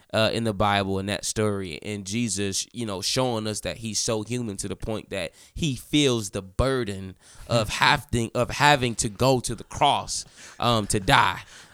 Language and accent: English; Detroit, Michigan, United States; So people who are born and raised in Detroit, we all have this grit about us.